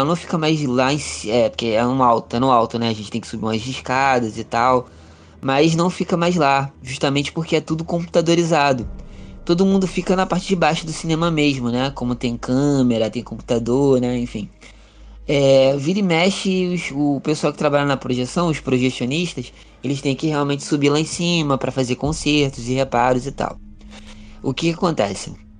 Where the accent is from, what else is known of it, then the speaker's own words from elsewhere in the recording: Cabo Frio, Rio de Janeiro, Brazil; sou daqui da cidade de Cabo Frio.